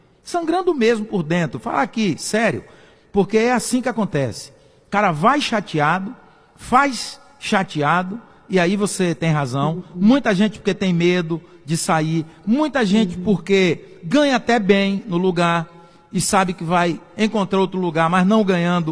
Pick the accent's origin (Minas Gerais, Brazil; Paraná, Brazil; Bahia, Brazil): Bahia, Brazil; lá na minha região, nas minhas áreas lá na Bahia, a gente chama cupim.